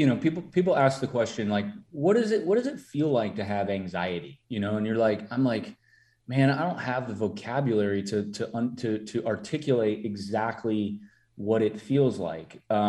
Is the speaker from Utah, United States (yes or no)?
no; Minnesota, United States; Like I'm from Minnesota. I'm Minnesota nice.